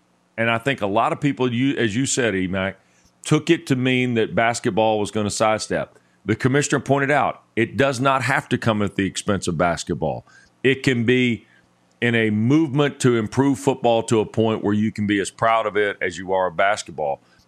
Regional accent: North Carolina, United States; I grew up in North Carolina. That's the heart of the Tobacco Road mentality that ACC basketball is built on.

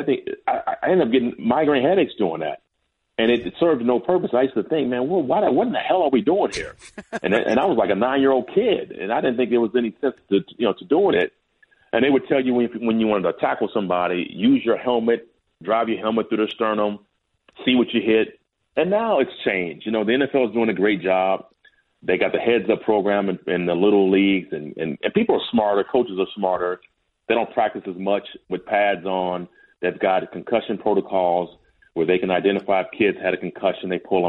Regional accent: San Diego, California, United States; I grew up in San Diego, and I was a huge Chargers fan.

